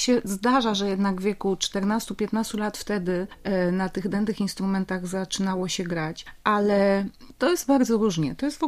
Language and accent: Polish; Silesian Voivodeship, Poland; Ja pochodzę ze Śląska i w takiej rodzinie się wychowałam.